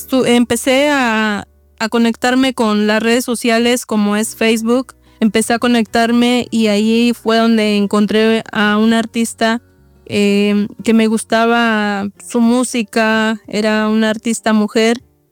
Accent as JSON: {"language": "Spanish", "country": "Mexico", "lives_now": "Indianapolis, United States", "said": "vivo en Indianápolis, Indiana. Soy de México."}